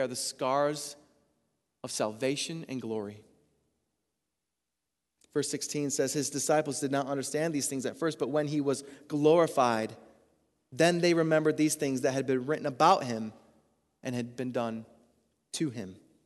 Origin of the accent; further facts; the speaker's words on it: Middleville, Michigan, United States; I remember in high school, I'm from Middleville, so I remember driving west on Main Street up to the light where the Shell station is.